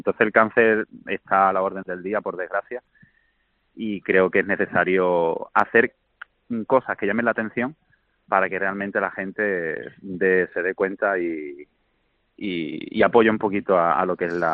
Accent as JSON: {"language": "Spanish", "region": "Extremadura", "country": "Spain", "lives_now": "Sanlúcar de Barrameda, Spain", "said": "Yo soy extremeño, lo que pasa es que llevo ya 16 años viviendo aquí en Sanlúcar."}